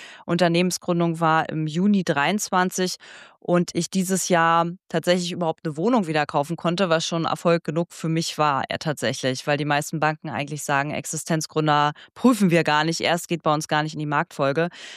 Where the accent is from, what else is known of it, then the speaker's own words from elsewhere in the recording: Frankfurt, Brandenburg, Germany; born there; Also ich komme selber, ich bin gebürtig aus Frankfurt-Oder.